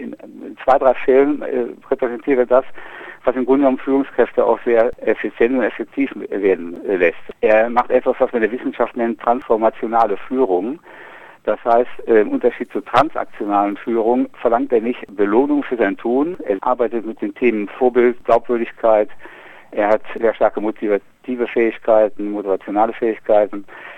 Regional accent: Paderborn, North Rhine-Westphalia, Germany; Ja, ich komme aus Paderborn, quasi in der Mitte von Deutschland

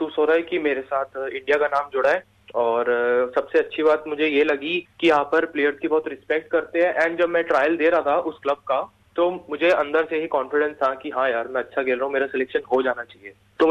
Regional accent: Noida, Uttar Pradesh, India; हाँ जी, मैं basically Noida born हूँ और मैं अभी 19 ईयर्स का हूँ और मैं नोएडा में दिल्ली पब्लिक स्कूल से पढ़ा हूँ।

